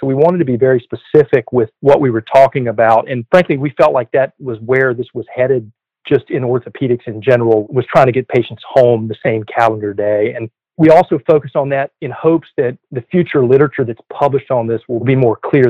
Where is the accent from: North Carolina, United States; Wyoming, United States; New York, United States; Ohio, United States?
North Carolina, United States; My background, I'm originally from North Carolina, went to University of Chapel Hill for undergrad at med school, and then did my residency at the University of Pennsylvania in Philadelphia.